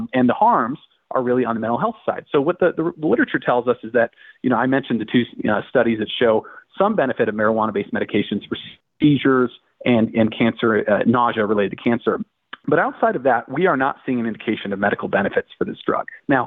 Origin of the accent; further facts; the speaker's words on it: Colorado, United States; I'm from Colorado, first state to legalize marijuana.